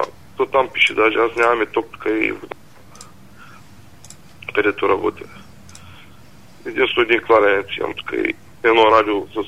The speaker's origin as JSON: {"language": "Bulgarian", "region": "Varna Province", "country": "Bulgaria", "said": "Аз съм от Варненско."}